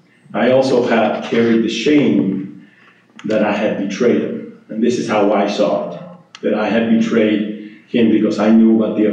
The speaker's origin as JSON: {"language": "English", "town": "Madrid", "region": "Community of Madrid", "country": "Spain", "tie": "born or raised there", "also_born_or_lived": "Mexico City", "said": "I was born in Mexico City, but early on we moved back to Spain, where that's where my father's from, and those are my earliest memories is in Spain, in Madrid."}